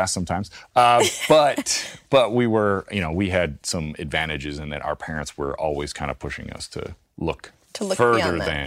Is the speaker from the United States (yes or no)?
yes; Kansas, United States; also born or lived in Menlo Park, California; I'm from a tiny town in Kansas. But like, I was born actually in Menlo Park, California, which is where Stanford is.